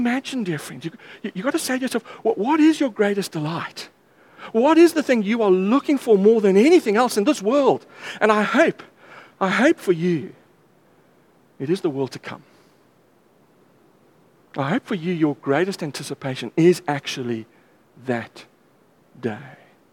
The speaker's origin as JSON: {"language": "English", "country": "South Africa", "said": "I'm a South African man at the end of the day, you know."}